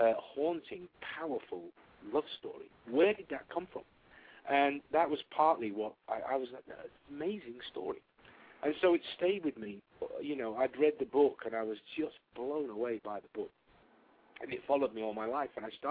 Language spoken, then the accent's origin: English; Yorkshire and the Humber, United Kingdom; born there; Actually, I was born in Yorkshire, and Yorkshire has got a very sort of, we do tend to flatten out certain vowels and harden some of them up.